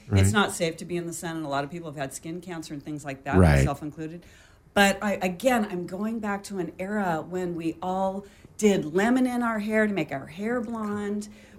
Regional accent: Laguna, California, United States; I grew up in Laguna back in the 60s, and my parents were involved in art here and blah, blah, blah, blah, blah. But I was gone for about 20 years.

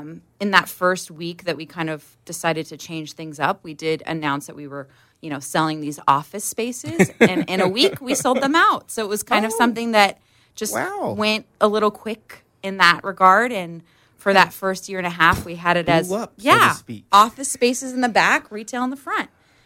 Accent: California, United States; I grew up in Orange County, but I was living and working in San Francisco

